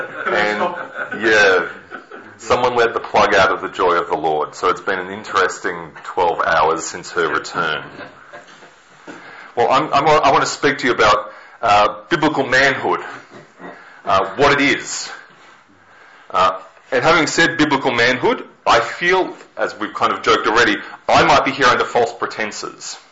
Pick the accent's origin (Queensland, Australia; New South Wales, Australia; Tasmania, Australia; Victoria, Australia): Victoria, Australia; Melbourne; I grew up in Melbourne, and I'm a sporting atheist. I didn't have a team growing up in Melbourne. I had 14 months living in the UK